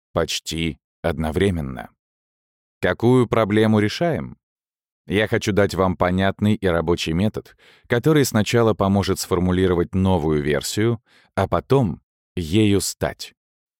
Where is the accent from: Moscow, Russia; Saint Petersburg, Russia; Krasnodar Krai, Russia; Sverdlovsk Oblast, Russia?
Moscow, Russia; born there; 1982. Родился в Москве, район Медведково.